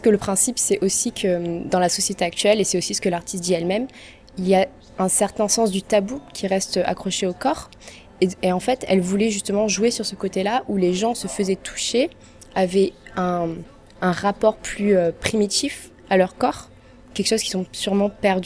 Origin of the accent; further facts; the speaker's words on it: France; now in Beijing, China; donc je suis française et je vis à Pékin.